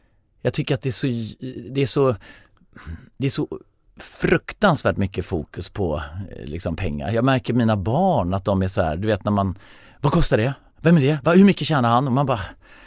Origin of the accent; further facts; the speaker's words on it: Karlshamn, Blekinge, Sweden; Där är jag uppvuxen på en bondgård i en sån här Astrid Lindgren-värld med 3 systrar och grisar och får och en get.